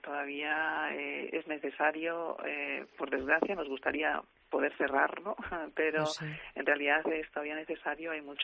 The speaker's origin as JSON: {"language": "Spanish", "town": "Palencia", "region": "Castile and León", "country": "Spain", "said": "Como yo soy de Palencia"}